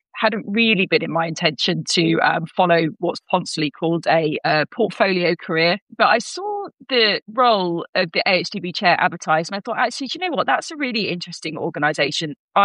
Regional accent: East of England, United Kingdom; I was born into farming in Norfolk, grew up on a mixed dairy and arable farm.

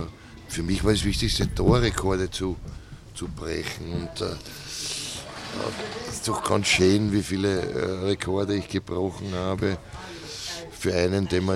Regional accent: Vienna, Austria; weil ich bin ja trotzdem ein Aushängeschild Österreichs oder Wiens, meiner Heimatstadt.

